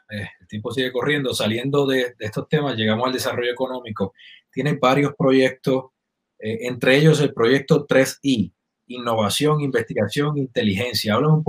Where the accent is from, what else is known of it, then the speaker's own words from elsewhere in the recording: Cabo Rojo, Puerto Rico; soy natural de Cabo Rojo, o sea que el área oeste para mí, me crié, estudié en las escuelas públicas de Cabo Rojo.